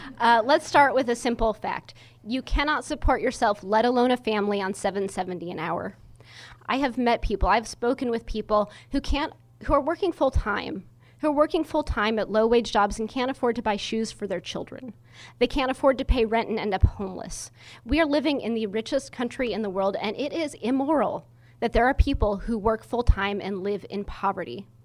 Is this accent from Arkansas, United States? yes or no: no; Kirksville, Missouri, United States; I grew up in rural Missouri. I grew up in Kirksville, and the cost of living in Kirksville is not as high as it is in Kansas City.